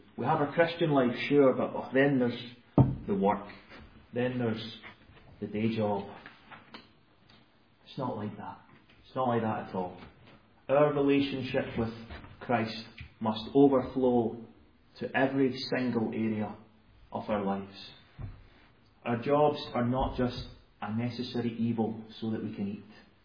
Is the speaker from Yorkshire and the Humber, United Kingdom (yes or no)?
no; Falkirk, Scotland, United Kingdom; Many of you will know that I'm from Falkirk